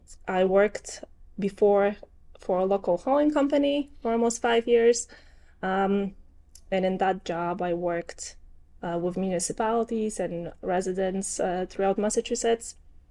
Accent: Poland; now in Shrewsbury, United States; So I came to this country about 15 years ago. I'm originally from Poland, where I was born and grew up. And I've been living in Shrewsbury since 2013, so almost 11 years. So most of my life in US has been in Shrewsbury.

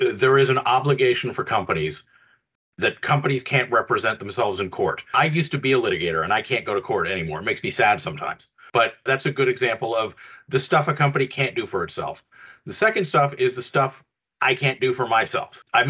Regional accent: Canada; I'm originally from Canada.

